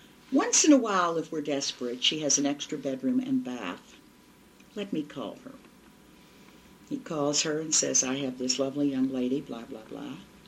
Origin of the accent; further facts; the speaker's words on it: East, United States; No, I'm from the East, I'd like to be related, I'm not his daughter, niece, blah, blah, blah.